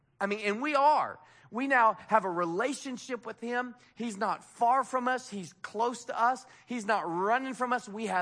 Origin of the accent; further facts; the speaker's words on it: Waco, Texas, United States; You know, I'm from Waco, so I'm big on fixer-uppers.